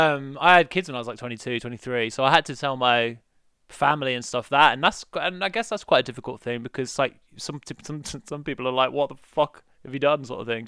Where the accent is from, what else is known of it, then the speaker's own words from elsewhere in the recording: Yorkshire and the Humber, United Kingdom; because I'm from Yorkshire, and we planned to move down.